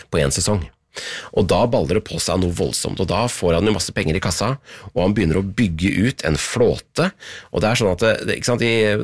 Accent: Tønsberg, Vestfold, Norway; har jeg sagt at jeg er fra Tønsberg forresten

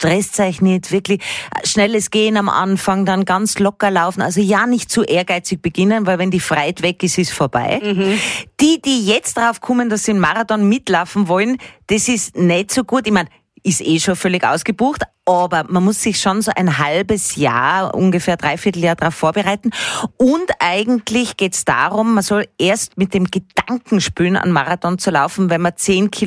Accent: Tyrol, Austria; Ich bin ja Tirolerin.

